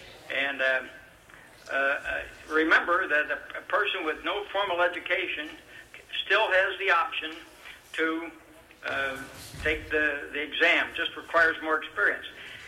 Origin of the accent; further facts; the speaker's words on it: Fairbanks, Alaska, United States; Yes, I'm from Fairbanks.